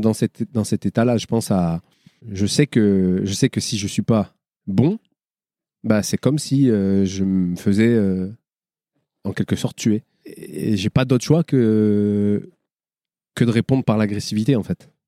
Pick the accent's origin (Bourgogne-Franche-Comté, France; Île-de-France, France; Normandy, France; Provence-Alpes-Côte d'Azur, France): Provence-Alpes-Côte d'Azur, France; Marseille; Je viens des quartiers nord de Marseille, mais je ne viens pas du ruisseau.